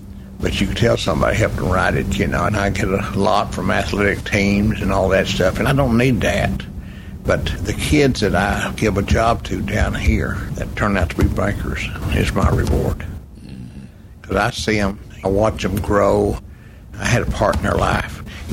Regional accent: Boswell, Oklahoma, United States; I was raised in Choctaw County, and Boswell, Oklahoma, which is probably 70% Choctaws.

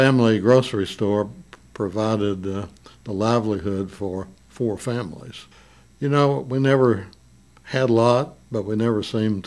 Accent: Antlers, Oklahoma, United States; I grew up in Antlers, and I had friends before I started the school.

